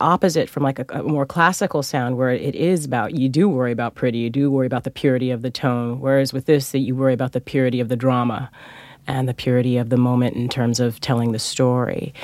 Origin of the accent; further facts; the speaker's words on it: Fresno, California, United States; It felt far away in that, you know, I understood that there was 3,000 miles between Fresno and New York, but it didn't in that I was single-minded of purpose.